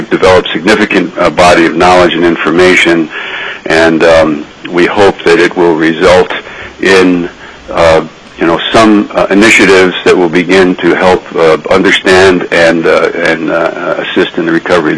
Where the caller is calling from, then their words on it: Kodiak, Alaska, United States; I am calling from Kodiak, Alaska.